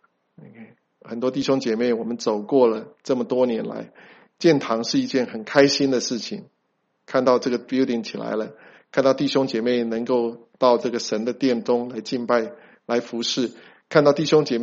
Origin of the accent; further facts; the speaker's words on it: China; 我们中国人讲的很难听哦，就是酒肉朋友。